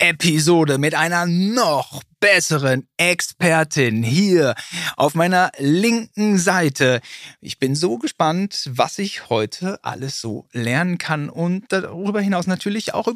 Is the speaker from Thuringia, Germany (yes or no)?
no; Berlin, Germany; ich komme aus Berlin, da können tatsächlich viele Russisch.